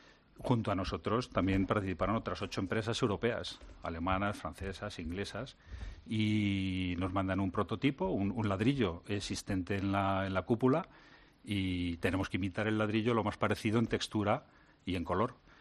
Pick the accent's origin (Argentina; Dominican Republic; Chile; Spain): Spain; Toledo, Castilla-La Mancha; Para eso soy de Toledo